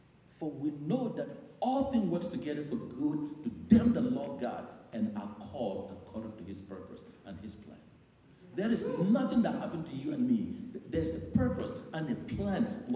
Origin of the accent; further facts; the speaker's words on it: Liberia; I was adopted by the vice president of Liberia, and I grew up in Liberia, didn't even know I had a family in Ghana.